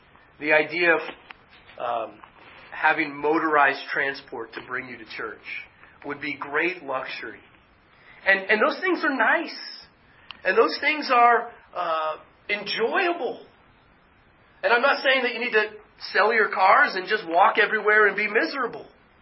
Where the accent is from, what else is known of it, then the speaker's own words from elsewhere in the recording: Florida, United States; And, you know, I come from Florida